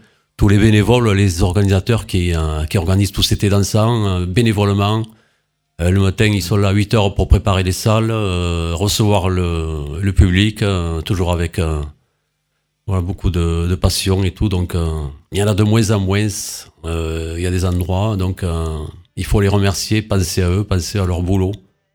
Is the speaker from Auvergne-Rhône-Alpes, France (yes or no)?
no; Villefranche-de-Rouergue, Occitanie, France; Je viens de l'Aveyron, de Villefranche, de Rouergue, voilà. Natif de Rupérou.